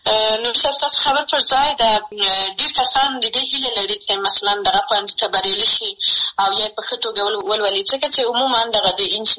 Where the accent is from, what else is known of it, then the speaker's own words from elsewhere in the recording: Maidan Wardak, Afghanistan; زه د میدان وردګ ولایت څخه یم